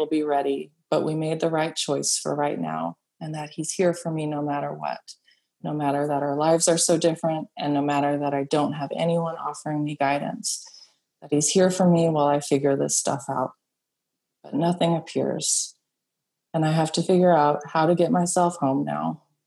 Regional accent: Chico, California, United States; Growing up in Chico, and especially as a teenager, I wanted to go to San Francisco as much as possible.

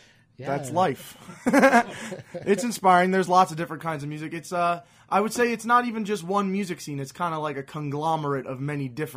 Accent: New Jersey, United States; now in Brooklyn, United States; We're from New Jersey for the most part, but me and the drummer, we live in Brooklyn now.

